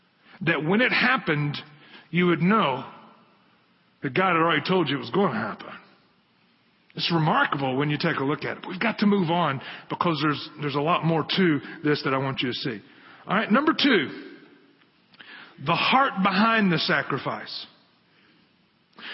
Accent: Memphis, Tennessee, United States; So funny, I grew up, where a place where I grew up in Tennessee, the exit that you got off to go to our house was Mount Moriah. And, you know, and I was living in a place where, I mean, it was in Memphis, and it's flat.

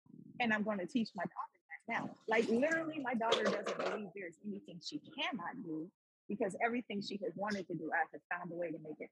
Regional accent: Pittsburgh, Pennsylvania, United States; now in Washington, United States; I know, I'm from Pittsburgh too. I know. I live in DC now, but a big part of that was I had to recognize I had to leave, like physically leave that environment.

